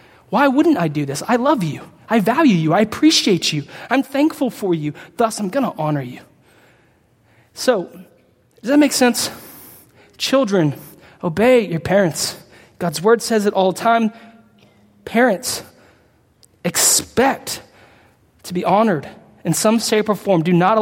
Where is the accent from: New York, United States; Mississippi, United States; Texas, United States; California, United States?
Texas, United States; I'm a Texan, right? Ain't a word, but I just said it.